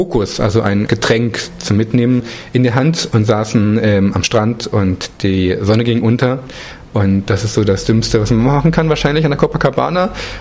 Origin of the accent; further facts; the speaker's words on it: Berlin, Germany; Ich bin schon älter und ich komme aus Berlin.